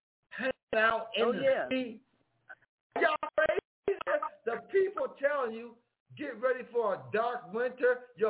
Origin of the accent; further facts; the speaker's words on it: Buffalo, New York, United States; I'm from Buffalo. I watch Buffalo, love Buffalo